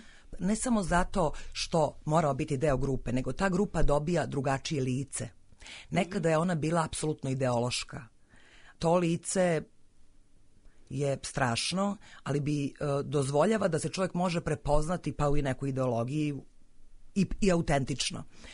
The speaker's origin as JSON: {"language": "Serbian", "town": "Belgrade", "region": "City of Belgrade", "country": "Serbia", "tie": "born there", "said": "ja sam rođena u Beogradu, u Srbiji, to je moja domovina"}